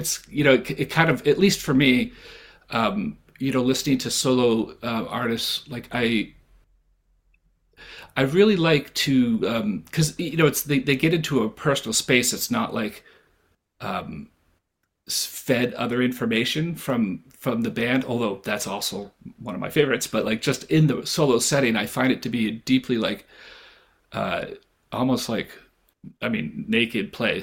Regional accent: New Hampshire, United States; I grew up in New Hampshire

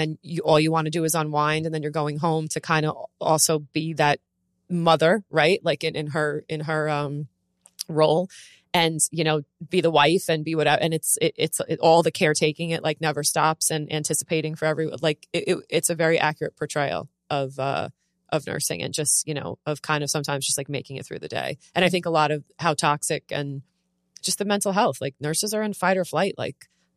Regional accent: New Jersey, United States; And first off, I'm from Jersey.

